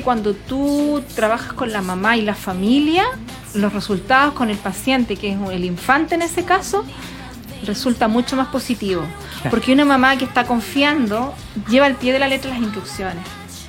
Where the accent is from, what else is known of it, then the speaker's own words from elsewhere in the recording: Santiago, Santiago Metropolitan Region, Chile; soy de Santiago, por lo tanto supone que cuento con más oportunidades.